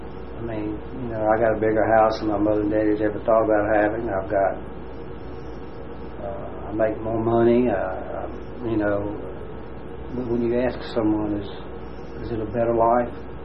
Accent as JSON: {"language": "English", "town": "Memphis", "region": "Tennessee", "country": "United States", "lives_now": "Birmingham, United States", "said": "I was promoted and moved to here in Birmingham. We're from Memphis, Tennessee, of course, and I was moved here in 1978."}